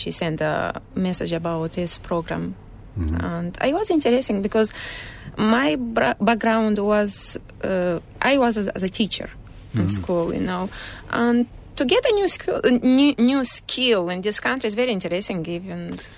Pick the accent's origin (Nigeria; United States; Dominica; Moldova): Moldova; now in Ireland; I'm from Moldova. Okay. Originally from Moldova.